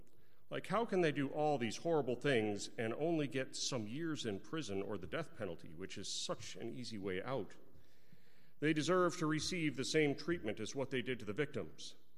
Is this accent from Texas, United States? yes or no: yes; Texas, United States; also born or lived in New York; I was born in New York State. We moved to Northeast Texas, and they called me a Yankee.